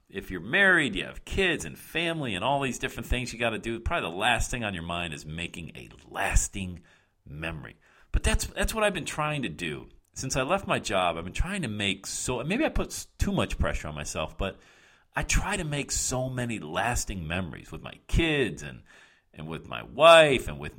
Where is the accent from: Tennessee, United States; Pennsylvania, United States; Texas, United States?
Pennsylvania, United States; Bradford; moved away as an adult; now in Buffalo, United States; living in Buffalo, New York, about 80 miles north of Bradford, Pennsylvania, where my mom lived, in my hometown. That's where I was born and raised.